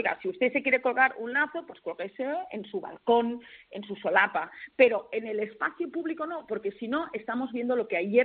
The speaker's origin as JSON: {"language": "Spanish", "region": "Catalonia", "country": "Spain", "said": "como catalana y española que soy"}